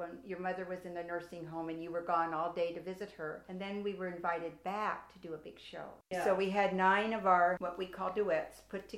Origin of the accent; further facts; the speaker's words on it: Palm Springs, California, United States; also born or lived in San Francisco / Laguna Beach; I was born in San Francisco, raised in Palm Springs, and moved to Laguna Beach. So that's my experience of living.